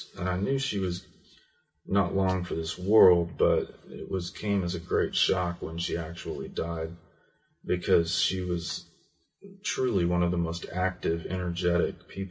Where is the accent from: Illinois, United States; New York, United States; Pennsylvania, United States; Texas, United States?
Texas, United States; Fort Worth; Wedgwood is the name of the suburb that I grew up in Fort Worth, Texas.